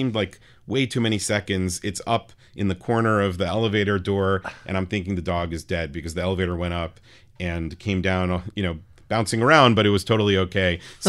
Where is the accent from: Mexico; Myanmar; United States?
United States; New York City, New York; I grew up on the Upper West Side, which was not the safe place it is today back then in the late 80s